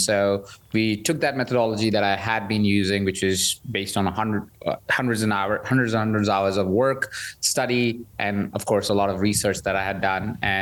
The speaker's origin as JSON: {"language": "English", "country": "India", "tie": "born there", "said": "I was born in India."}